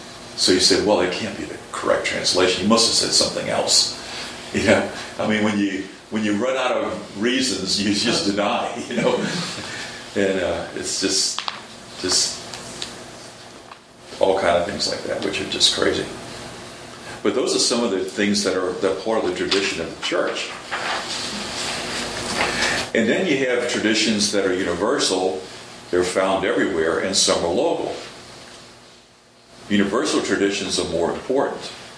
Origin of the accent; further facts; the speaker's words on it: New Orleans, Louisiana, United States; growing up in New Orleans, you get tons of seafood.